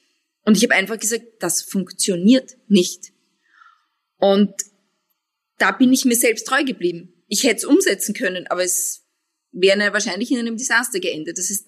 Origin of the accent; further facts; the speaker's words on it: Austria; ihr habt mich geholt als Österreicherin